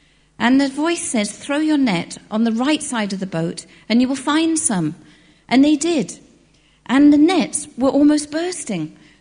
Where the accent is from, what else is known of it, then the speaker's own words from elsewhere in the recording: Selsey, South East England, United Kingdom; And from about the age of 12, I grew up in Selsey, and we lived just a stone's throw from the beach.